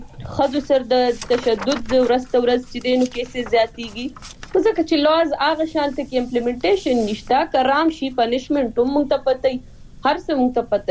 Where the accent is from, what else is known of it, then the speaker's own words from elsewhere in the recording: Swat, Khyber Pakhtunkhwa, Pakistan; زه پخپل چونکی د سوات نه يم